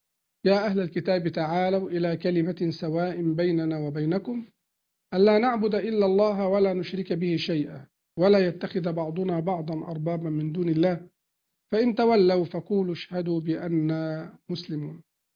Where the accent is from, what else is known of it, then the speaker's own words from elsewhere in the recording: Egypt; أن يحفظ بلادنا مصر